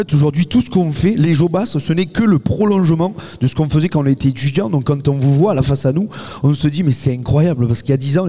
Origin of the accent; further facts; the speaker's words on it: Provence-Alpes-Côte d'Azur, France; on rentre chez nous en Provence avec un projet qui a plus de sens pour parler de quelque chose qui nous est profond, qui nous est cher, c'est-à-dire l'identité provençale, ce qu'on est en fait.